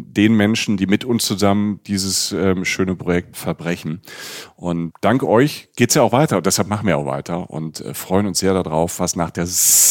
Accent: Rhineland-Palatinate, Germany; ich kenne die Stadt ganz gut, weil ich bin aus der Pfalz, aber Freiburg ist schon weit.

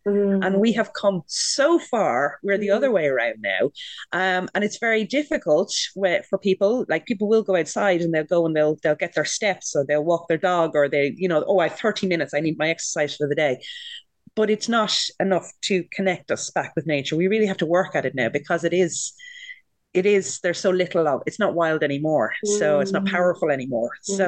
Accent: Ireland; I grew up in Catholic Ireland

